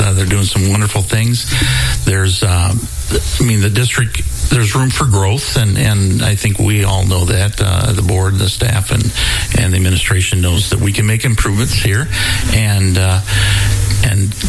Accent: Sandusky, Ohio, United States; back in high school, I went to Sandusky High School, which is up on the lake, and I grew up on Cedar Point Road, which I think was part of the spot that Neil did.

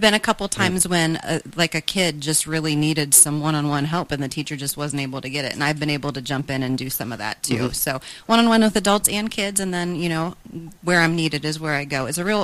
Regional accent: Wapakoneta, Ohio, United States; now in St. Marys, United States; And I'm currently living in St. Mary's, and I'm originally from Wapakoneta, so okay. Started around this area.

